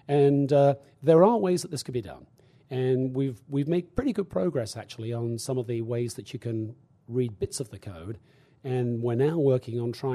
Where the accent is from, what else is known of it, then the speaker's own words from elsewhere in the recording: United States; And speaking not as a scientist, but as an American, we should be ashamed of that and fix it.